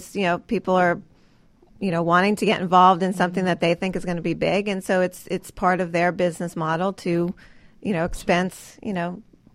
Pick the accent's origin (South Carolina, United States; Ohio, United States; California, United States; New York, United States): New York, United States; And I'm from New York, so it's almost like coming full circle with being at FAO Schwarz and now Madame Alexander.